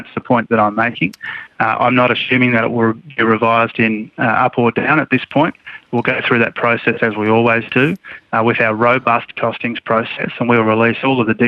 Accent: Queensland, Australia; my home state of Queensland will be key

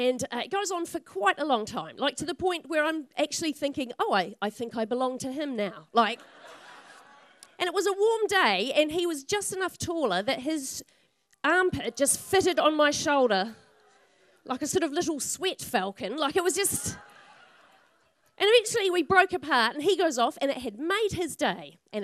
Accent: Melbourne, Victoria, Australia; she mentions that I'm from Melbourne

